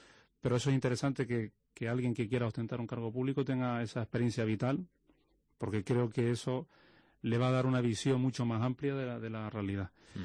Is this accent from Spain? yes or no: yes; San Bartolomé de Tirajana, Canary Islands, Spain; soy de San Bartolomé.